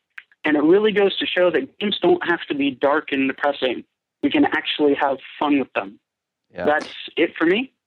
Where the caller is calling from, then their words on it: Tennessee, United States; I'm calling from Tennessee